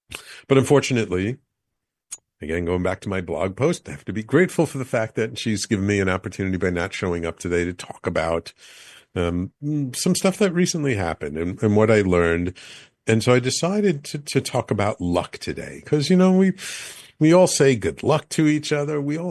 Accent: New York City, New York, United States; The neighborhood I grew up in the Bronx was a very Irish and Italian and Jewish neighborhood.

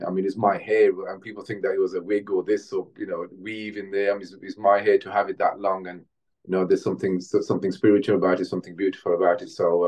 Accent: Handsworth, West Midlands, United Kingdom; I say, I come from Handsworth and, you know, sound systems, and why do you sing like that and all that?

